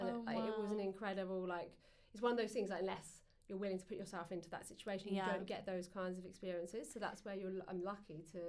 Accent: England, United Kingdom; So obviously we fed them because we're English, you know, that's what you do.

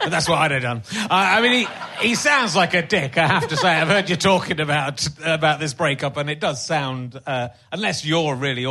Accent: South West England, United Kingdom; because I was from Somerset, so I was very excited.

